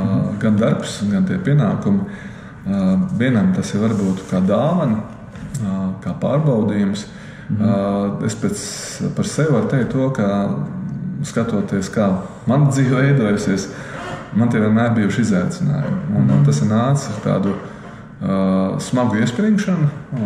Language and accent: Latvian; Liepāja, Kurzeme, Latvia; Es esmu dzīmis liepājnieks, esmu šeit gribējis atgriezties, neviem brīdi neesmu gribējis kaut kur citur dzīvot.